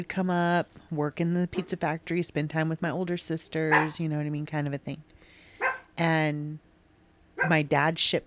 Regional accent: Mendota, California, United States; also born or lived in Fresno; I was born in Fresno, but lived in Mendota, like, between Mendota, Farban, Dos Palos, which are all just little stick towns.

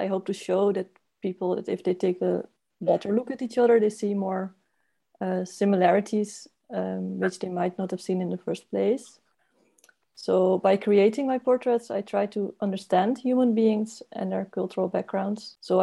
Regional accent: Netherlands; English is a second language; I'm from the Netherlands.

